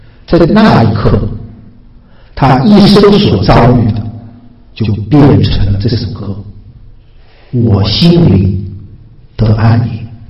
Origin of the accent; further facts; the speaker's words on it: China; 我们中国人啊，总想有个儿子传宗接代啊